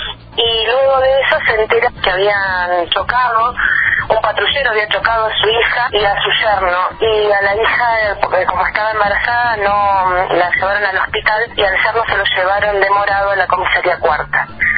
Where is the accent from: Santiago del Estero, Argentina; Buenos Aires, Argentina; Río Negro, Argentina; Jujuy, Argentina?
Río Negro, Argentina; Villa Regina; En Villa Regina, de donde yo soy, logramos juntarnos un grupo numeroso de mujeres